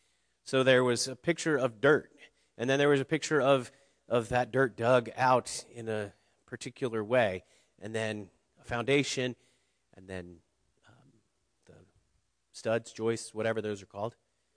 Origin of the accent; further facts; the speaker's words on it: Ohio, United States; When I was young, growing up in Southwest Ohio, I lived on a road that had some old farmland on it, big parcels.